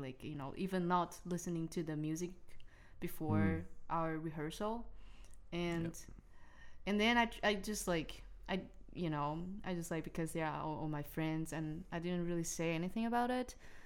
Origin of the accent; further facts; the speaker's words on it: Taoyuan, Taiwan; No, I'm from like a rural area. I'm from Taoyuan. And it's like, I'm from a rural area.